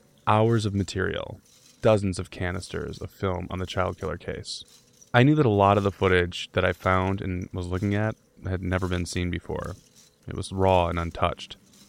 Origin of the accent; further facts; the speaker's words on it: Michigan, United States; I grew up in Oakland County.